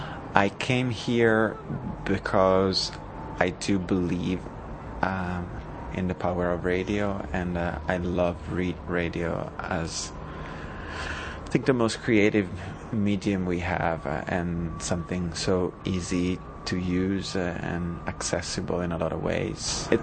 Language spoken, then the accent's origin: English; Italy; from Italy.